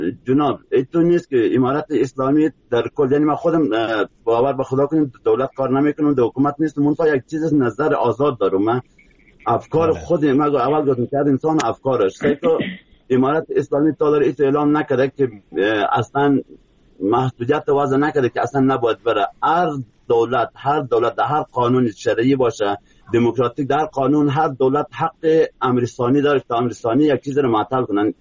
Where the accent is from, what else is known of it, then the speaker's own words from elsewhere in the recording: Afghanistan; نظر خودم به عنوان یک افغانی است